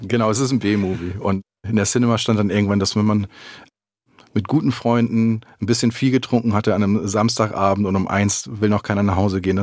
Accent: Lower Saxony, Germany; ich bin ja im Kreis Pferdenalle aufgewachsen, das ist nochmal dörflicher

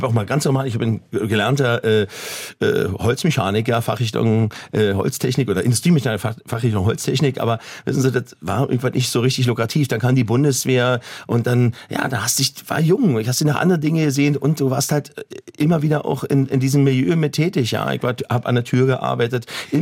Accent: Berlin, Germany; ich komme aus Berlin-Neukölln. Und das heißt, wir haben dort auch einen ziemlich hohen Migrationshintergrund.

